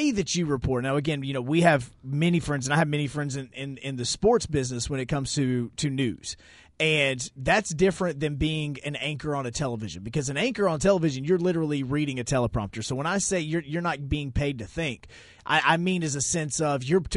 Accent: Huntsville, Alabama, United States; I mean, again, I come from Huntsville, okay? I come from the place where he started using steroids, okay?

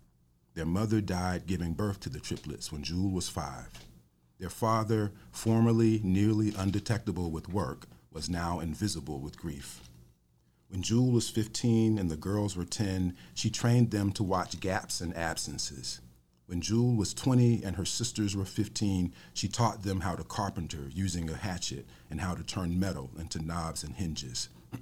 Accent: the South, United States; I'm still just always thinking about that as a Southerner.

